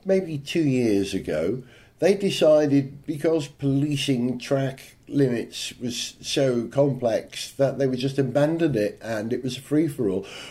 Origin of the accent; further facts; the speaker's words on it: United Kingdom; being British